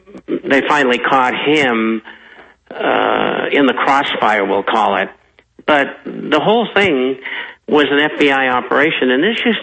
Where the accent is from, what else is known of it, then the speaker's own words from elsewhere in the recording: Boston, Massachusetts, United States; And I came from Boston, and I knew Whitey Bulger when I was a teenager.